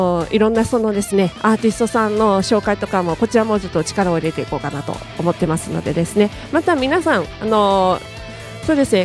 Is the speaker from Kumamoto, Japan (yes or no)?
yes; Kumamoto, Japan; 今年はですね、地元の熊本でもですね、ライブさせていただけたらなとかもちょっと考えてますので